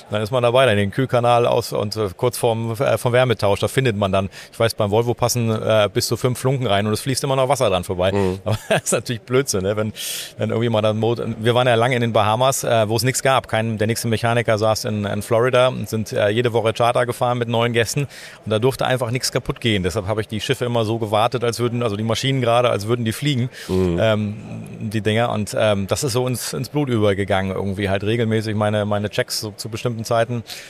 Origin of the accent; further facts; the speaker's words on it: Wolfsburg, Lower Saxony, Germany; Ich bin in Wolfsburg groß geworden, in der Volkswagenstadt.